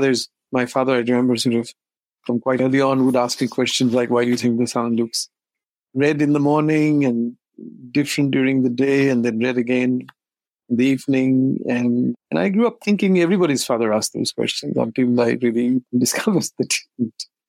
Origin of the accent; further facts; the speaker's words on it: India; by the time I was growing up in India